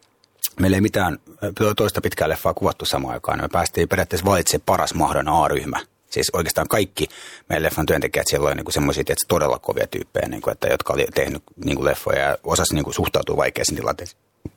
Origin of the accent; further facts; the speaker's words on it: Lepsämä, Uusimaa, Finland; also born or lived in Cyprus; mä oon käynyt suomalaiset koulut tavallaan, että mun niin kuin kaveripiiri on suomalainen ja ytisuomalainen, kun ollaan pienestä kylästä Lepsämästä kotoisin ja vähän 5000 ihmisen kylästä